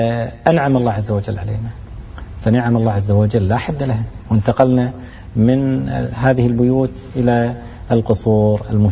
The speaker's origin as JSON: {"language": "Arabic", "town": "Kuwait City", "region": "Capital Governorate", "country": "Kuwait", "tie": "born or raised there", "said": "من مواليد الكويت، بالميلاد يعني راح أعطيكم 1967، وطبعا ولدت في الكويت في الحي القبلي. أعتقد أنا من أواخر المواليد التي تمت في الحي القبلي، وهو الأحياء القديمة اللي في الكويت."}